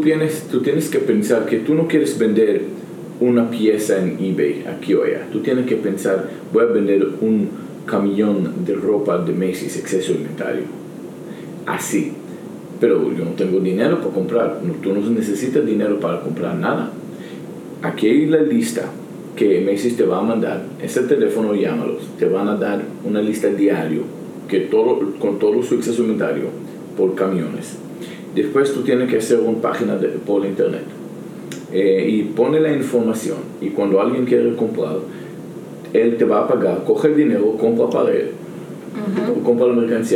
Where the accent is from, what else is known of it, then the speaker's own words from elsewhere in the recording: Israel; Spanish is a second language; also born or lived in central Israel; Para explicar un poquito para la gente que no sabe, yo viví en el norte de Israel cuando era niño.